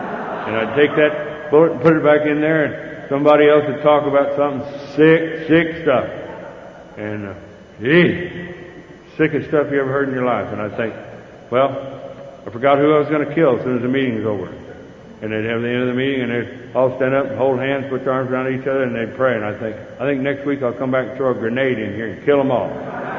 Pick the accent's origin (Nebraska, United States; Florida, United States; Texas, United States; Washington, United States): Texas, United States; And I go in and think, well, I'm from Texas.